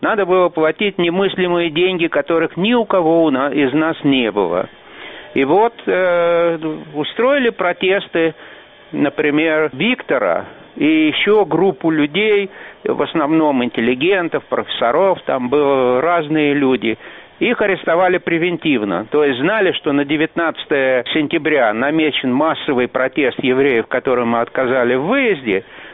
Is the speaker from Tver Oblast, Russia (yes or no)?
no; Moscow, Russia; мы оба были москвичи, оба выросли в еврейских семьях